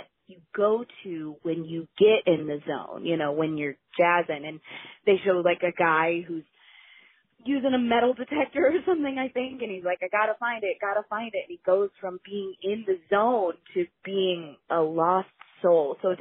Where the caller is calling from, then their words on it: Ohio, United States; I'm calling from Ohio about the Soul episode that I just listened to.